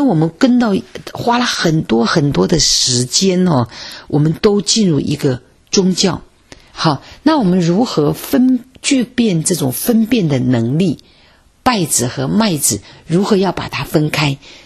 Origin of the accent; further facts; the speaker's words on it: China; 因为我们是在这个国内长大的哈